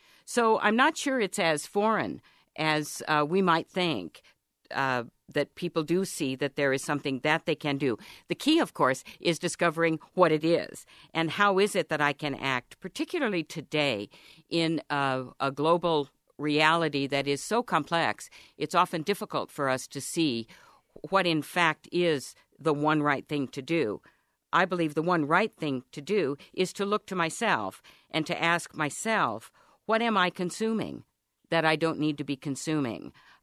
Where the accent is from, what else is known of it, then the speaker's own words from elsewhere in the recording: California, United States; I come from California, so we're experiencing quite a drought, and we have to reduce our water consumption.